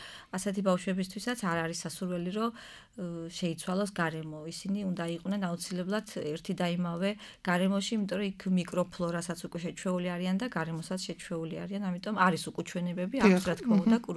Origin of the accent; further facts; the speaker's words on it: Adjara, Georgia; მე თვითონაც გაზრდილი ვარ მაღალმთიან კურორტზე